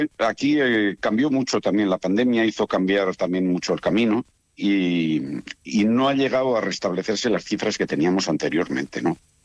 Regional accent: Pamplona, Navarre, Spain; pues yo aparte de que soy de aquí de Pamplona

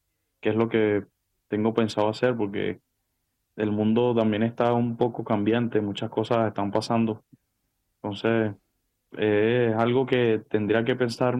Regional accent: Venezuela; es mi país. Uh-huh. A pesar de las cosas que estén pasando, sigo siendo ciudadano venezolano, entonces sigue siendo mi casa.

